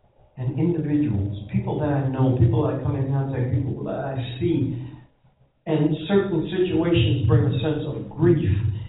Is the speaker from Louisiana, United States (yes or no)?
yes; New Orleans, Louisiana, United States; I'm from New Orleans, and I know that that city thrives